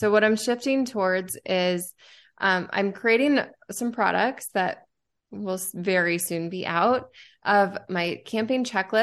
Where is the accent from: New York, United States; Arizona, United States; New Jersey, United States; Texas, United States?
Arizona, United States; I mean, I grew up in Arizona. I'm still finding things in Arizona that I didn't know were here.